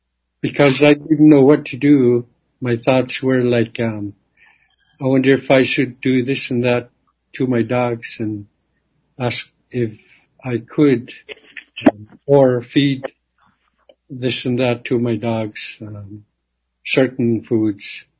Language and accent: English; Napaskiak, Alaska, United States; I'm originally from Napaskyak, and I served 13 years at Kwikluk. This is my second year here in Napaskyak.